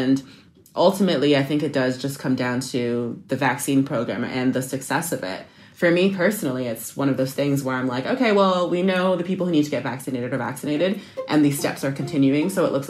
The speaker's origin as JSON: {"language": "English", "country": "Canada", "said": "And especially as a Canadian, I don't want to like stereotype myself"}